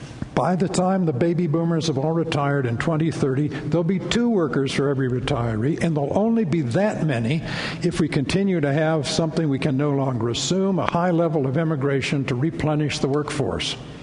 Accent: Champaign, Illinois, United States; born there; I was born in 1941 in Champaign, Illinois, a university town with fine hospitals.

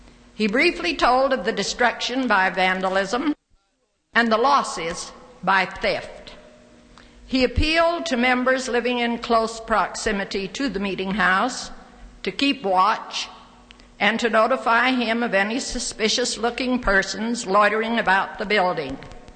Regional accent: Salt Lake City, Utah, United States; born there; If you notice, he said I was born in Salt Lake City, and he didn't say when.

